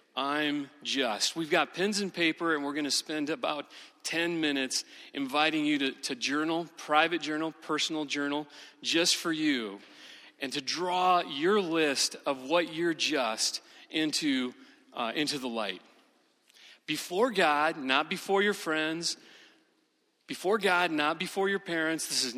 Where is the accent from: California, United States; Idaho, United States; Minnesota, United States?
Minnesota, United States; I'm just from Western Minnesota. I'm just from a farm. I'm just a public school kid.